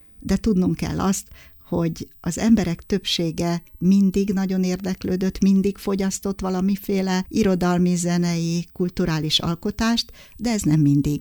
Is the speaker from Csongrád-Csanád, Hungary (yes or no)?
no; Dorog, Komárom-Esztergom, Hungary; meghívtak a szülővárosom, akkor még nem is volt város, Dorog